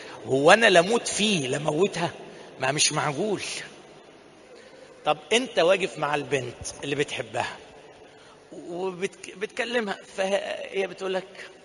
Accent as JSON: {"language": "Arabic", "region": "Upper Egypt", "country": "Egypt", "said": "عندنا في الصعيد يقولوا يدق له الشبر"}